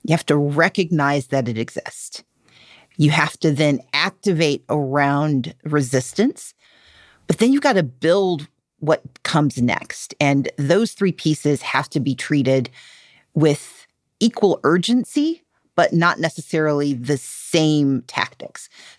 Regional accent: the South, United States; I grew up in the South where so many of these behaviors have been practiced for so long.

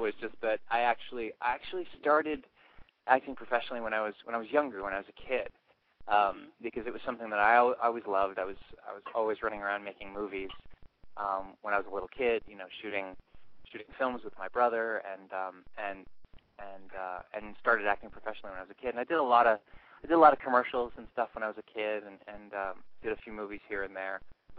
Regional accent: California, United States; What state am I from? I'm originally from California.

